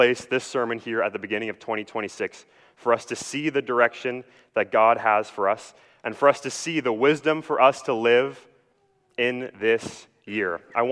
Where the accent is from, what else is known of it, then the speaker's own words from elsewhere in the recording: Vernon, British Columbia, Canada; If you do not know, I grew up in Vernon, BC, and I moved down here a little over a year ago.